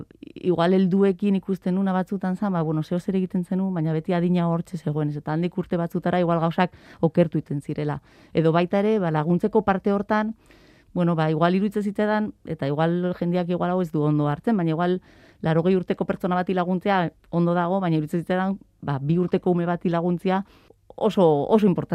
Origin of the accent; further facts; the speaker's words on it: Pamplona, Navarre, Spain; born there; bere formakuntza Iruñan izan zen, antxe ikasi zuten, eta antxe ezagutu ziren, eta, antxe jaio ginen gu